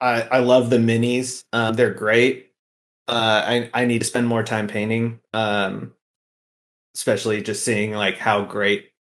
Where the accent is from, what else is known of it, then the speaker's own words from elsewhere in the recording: Santa Cruz, California, United States; I'm from the Santa Cruz Bay Area.